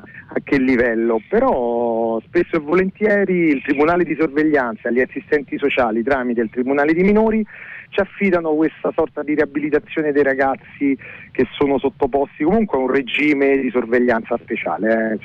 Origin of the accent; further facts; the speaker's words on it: Rome, Lazio, Italy; Quindi io sono nato e cresciuto nella Borgata Alessandrina, che è la borgata adiacente al quartiere di Centocelle.